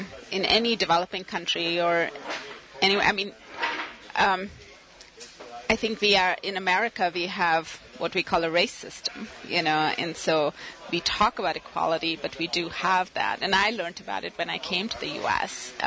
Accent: Mumbai, Maharashtra, India; I grew up in Bombay. That's where I went to school. But my ancestral home is in South India, which is from a tiny city called Mangalore in South India. Not to confuse it with Bangalore.

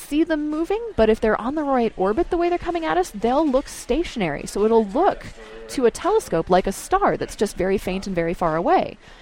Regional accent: West Coast, United States; so I grew up on the West Coast

